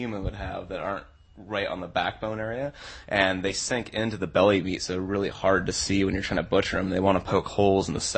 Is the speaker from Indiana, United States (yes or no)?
no; South Dakota, United States; I'm from South Dakota.